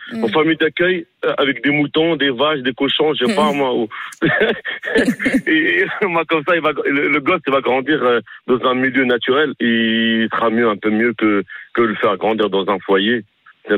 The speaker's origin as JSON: {"language": "French", "town": "Mantes-la-Jolie", "region": "Île-de-France", "country": "France", "tie": "born or raised there", "lives_now": "Chartres, France", "said": "j'ai grandi à Mantes-la-Jolie au Val-Fouré."}